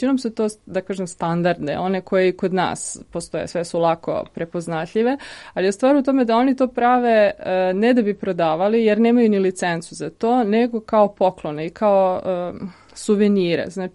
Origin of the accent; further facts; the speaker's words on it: Serbia; Tako da ima nekih stvari koje kod nas u Srbiji nema